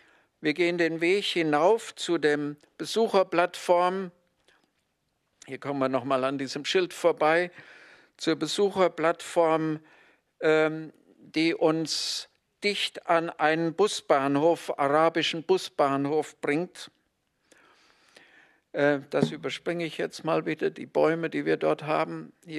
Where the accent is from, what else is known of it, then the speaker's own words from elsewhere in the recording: Siegen, North Rhine-Westphalia, Germany; ich komme aus Siegen.